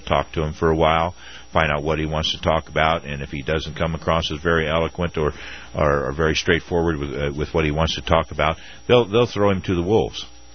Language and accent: English; Ohio, United States; I'm from Northwest Ohio.